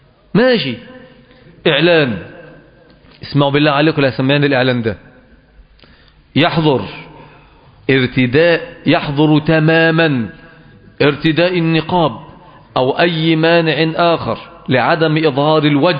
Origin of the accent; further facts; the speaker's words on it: Mansoura, Dakahlia, Egypt; ولكن نذكره لأنه مذمة في بلدنا المنصورة